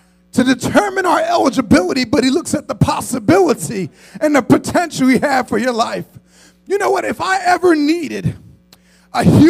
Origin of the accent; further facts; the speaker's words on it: Pennsylvania, United States; that I was a boy from Tasker Projects, went through an orphanage, went through foster care